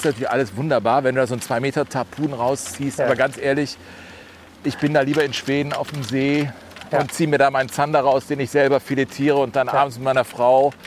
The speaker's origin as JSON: {"language": "German", "town": "Cologne", "region": "North Rhine-Westphalia", "country": "Germany", "tie": "born there", "said": "ich komme natürlich aus Deutschland. Ich bin in Köln geboren, aber meine Mutter ist Schwedin. Und ich kann Schwedisch und wir haben noch das Haus meiner Großeltern."}